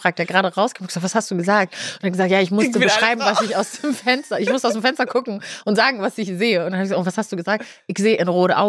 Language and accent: German; Neukirchen-Vluyn, North Rhine-Westphalia, Germany; in Neukirchen-Flüen, da wo ich herkomme, ja, genau, ist ja an der niederländischen Grenze.